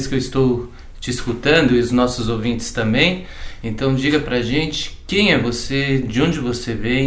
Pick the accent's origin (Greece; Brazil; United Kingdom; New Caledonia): Brazil; French is a second language; now in Montpellier, France; je suis pasteur à l'église de Montpellier, je suis brésilien aussi et missionnaire.